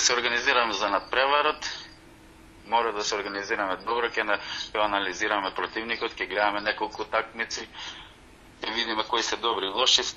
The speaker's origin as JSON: {"language": "Macedonian", "town": "Bitola", "region": "Pelagonia", "country": "North Macedonia", "said": "јас иначе сум од Битола по потекло."}